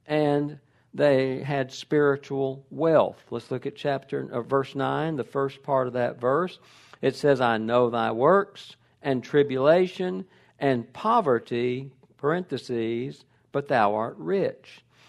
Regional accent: Smyrna, Georgia, United States; I grew up very near Smyrna in northwest Atlanta.

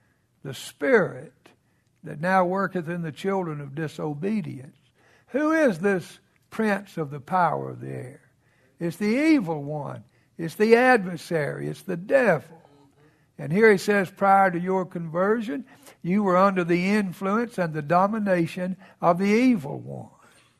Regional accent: the South, United States; I'm glad I grew up in the South.

